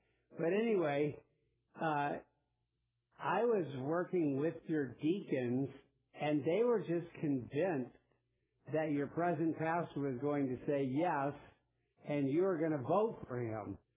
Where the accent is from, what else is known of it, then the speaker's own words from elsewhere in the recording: Boulder, Colorado, United States; but I'm from Boulder, right? So you expect me to be kind of unique.